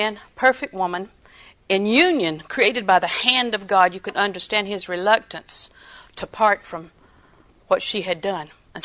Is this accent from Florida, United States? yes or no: yes; Florida, United States; I was raised in Florida. Sand in my shoes.